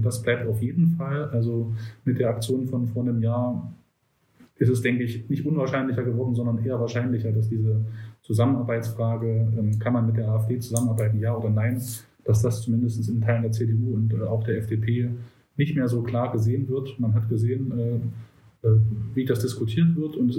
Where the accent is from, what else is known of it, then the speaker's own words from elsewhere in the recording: Jena, Thuringia, Germany; Und davor gab es auch eine große Spontan-Demonstration in Jena, in meiner Heimatstadt.